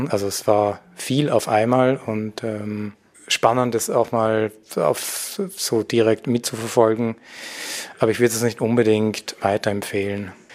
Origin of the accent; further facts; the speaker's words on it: Styria, Austria; ich komme aus der Obersteiermark.